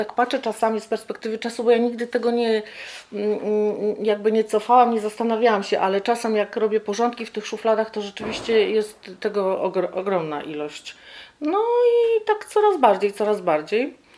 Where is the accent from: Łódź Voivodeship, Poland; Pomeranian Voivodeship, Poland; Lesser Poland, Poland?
Lesser Poland, Poland; Andrychów; born there; Jestem Andrychowianką z urodzenia … urodziłam się w 1960 roku.